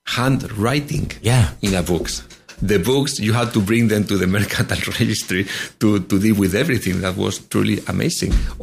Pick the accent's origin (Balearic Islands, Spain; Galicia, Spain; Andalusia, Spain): Andalusia, Spain; Marbella; I was born in Marbella, so yeah. I can tell you how Marbella has grown up from a very local place of fishermen.